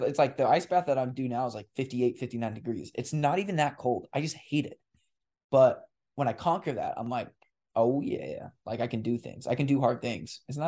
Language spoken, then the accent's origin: English; La Grande, Oregon, United States; East. Do you know where LaGrande, Oregon is?